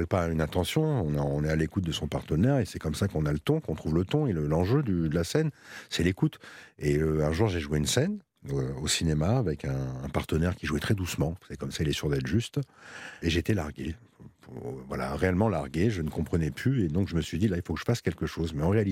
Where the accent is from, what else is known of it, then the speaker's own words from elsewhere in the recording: Strasbourg, Grand Est, France; J'ai grandi à Strasbourg et j'avais envie d'ailleurs.